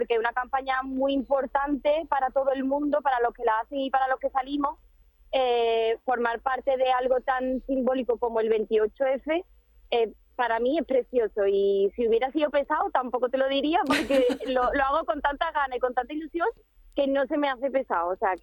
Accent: Antequera, Andalusia, Spain; yo antes que nada me siento andaluza y antequerana

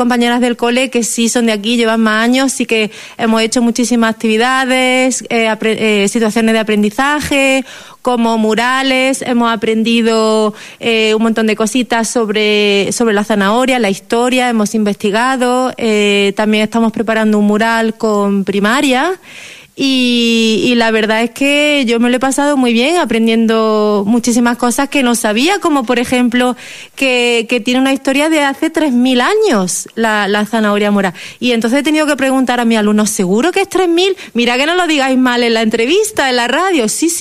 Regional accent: Martos, Andalusia, Spain; yo no soy de aquí, yo soy de Marto, Jaén, y desde que vine en septiembre

